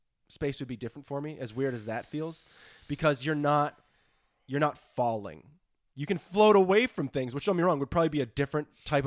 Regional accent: Vermont, United States; I'm from Vermont, where the tallest building is maybe 10 stories.

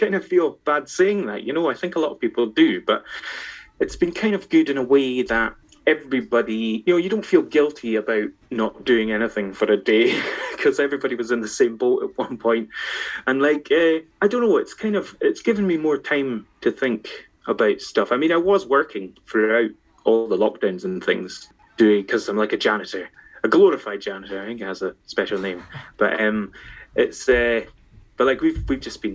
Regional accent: Isle of Skye, Scotland, United Kingdom; I'm from the Isle of Skye, which is like the middle of nowhere up in Scotland.

